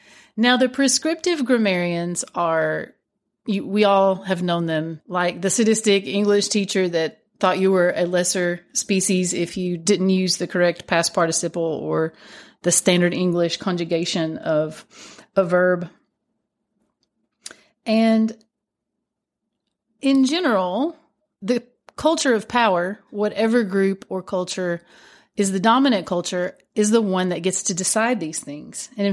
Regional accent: Appalachia, United States; it just helped me to release some of the shame that I had internalized about growing up in Appalachia

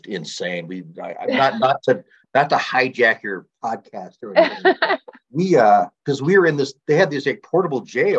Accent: Iowa, United States; also born or lived in Pueblo; now in Security-Widefield, United States; I grew up in Iowa. I lived in like funky neighborhoods in Pueblo for quite a while. And we moved to Security Widefield, like just southeast of Colorado Springs

